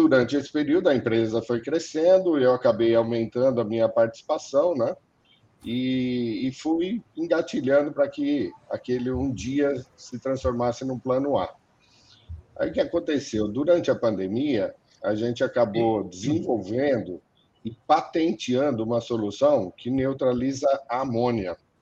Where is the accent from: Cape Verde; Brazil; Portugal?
Brazil; São Carlos, São Paulo; Eu sou natural de São Carlos